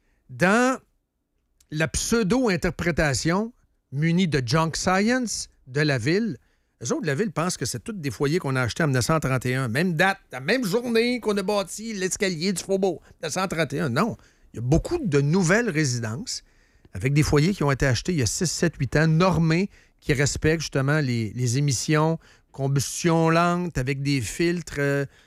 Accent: Quebec, Canada; On est Québécois.

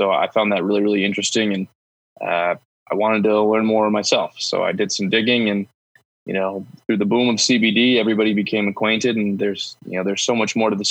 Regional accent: East Coast, United States; born and raised on the East Coast, went to college in New Hampshire, found my way out to Colorado with an interest in nature.

